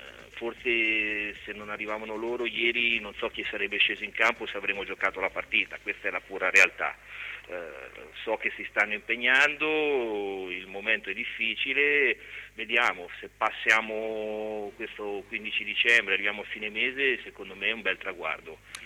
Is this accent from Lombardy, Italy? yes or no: no; Ancona, Marche, Italy; noi siamo nati ad Ancona, viviamo ad Ancona, lavoriamo ad Ancona, volevamo fare qualcosa per questa città.